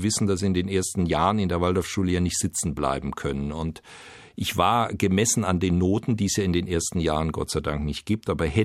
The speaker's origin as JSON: {"language": "German", "town": "Freiburg", "region": "Baden-Württemberg", "country": "Germany", "tie": "born or raised there", "said": "Ich habe meine Jugend in Freiburg, ich war bis zum 12. Lebensjahr in Freiburg, dem Spielen gewidmet."}